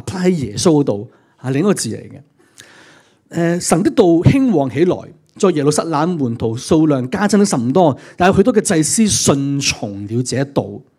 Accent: Hong Kong; 我想今时今日，作为香港人，大家都完全全体会到这一点

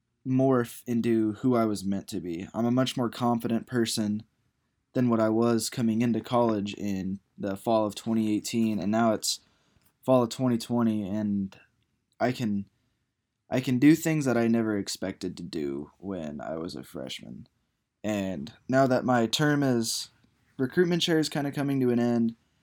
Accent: Wood River, Nebraska, United States; He's from my hometown of Wood River.

